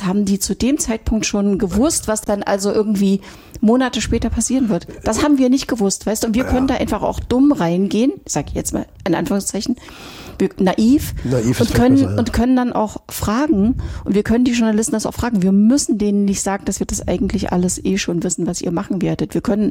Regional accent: East Germany, Germany; Weil ich bin in der DDR aufgewachsen

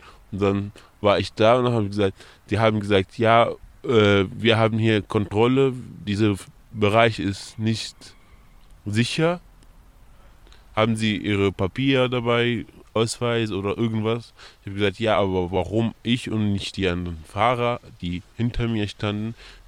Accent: Iraq; German is a second language; now in Erfurt, Germany; Ich komme aus dem Irak und ich wohne seit 5 Jahren in Erfurt.

